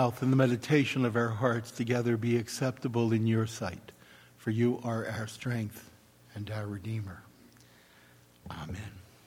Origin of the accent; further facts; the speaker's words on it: Baltimore, Maryland, United States; In my hometown of Baltimore, there is a St. Jude Shrine.